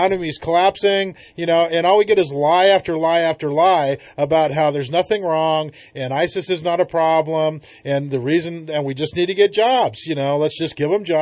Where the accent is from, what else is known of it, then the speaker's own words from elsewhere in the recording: California, United States; also born or lived in Yreka; Well, I was born in Yreka. I am a native California. I was raised on the Klamath River and in the state of California all over, north and south.